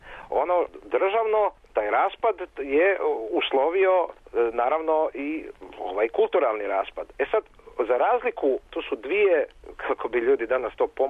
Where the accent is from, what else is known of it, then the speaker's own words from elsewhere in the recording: Croatia; Kod nas u Hrvatskoj tu se dogodilo do apsolutno jednog ograđivanja.